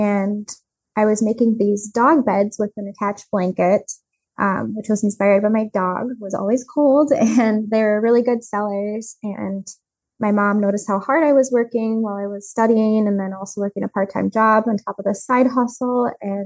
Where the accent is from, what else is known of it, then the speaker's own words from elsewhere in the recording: Beaver Dam, Wisconsin, United States; I've lived in Wisconsin pretty much my whole life. And I grew up around Beaver Dam, and which was where Nancy Zeman had her store.